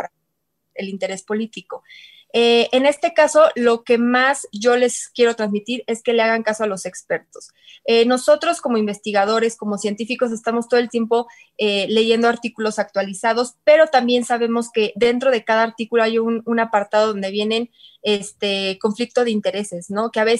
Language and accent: Spanish; Querétaro, Mexico; yo soy de Querétaro y sé que pusieron muchas camas